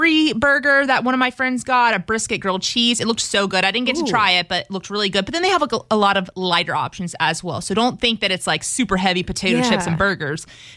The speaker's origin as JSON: {"language": "English", "region": "Louisiana", "country": "United States", "said": "It is because we're from Louisiana."}